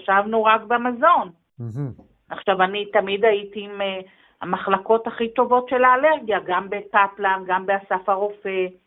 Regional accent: Gedera, Central District, Israel

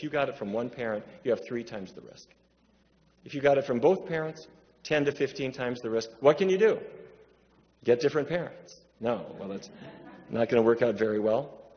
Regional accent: Fargo, North Dakota, United States; When I was a kid, growing up in Fargo, I would wake up to the smell of bacon.

